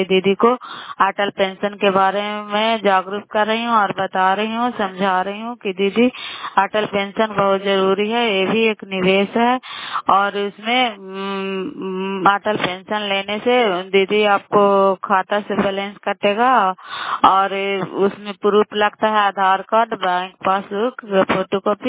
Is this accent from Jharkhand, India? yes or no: no; Bihar, India; नालंदा जिला कराई ब्लॉक मकराता पंचायत और कराई ब्लॉक के निवासी हूँ।